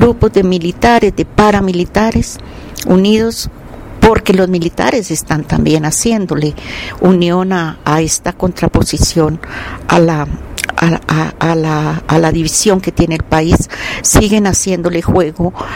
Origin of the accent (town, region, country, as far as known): Colombia